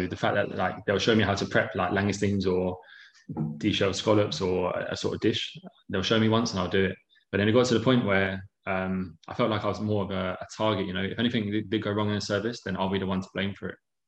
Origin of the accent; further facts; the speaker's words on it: England, United Kingdom; working for Pierre Kaufman, as an English guy, for me, there was no other better option than to go and see what it was all about, you know.